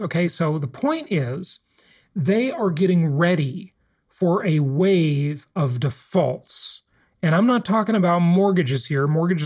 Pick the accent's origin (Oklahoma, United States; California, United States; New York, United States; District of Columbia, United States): California, United States; Los Angeles; And I used to ride my bike all over Los Angeles, like miles and miles and miles away from my home.